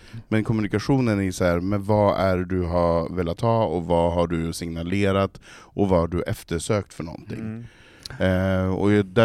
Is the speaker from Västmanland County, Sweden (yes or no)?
yes; Västerås, Västmanland County, Sweden; Jag kommer från Västerås.